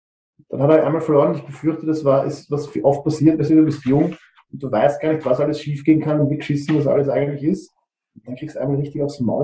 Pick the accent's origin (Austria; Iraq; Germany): Austria; vor allem spannend der Kampf für uns als Österreicher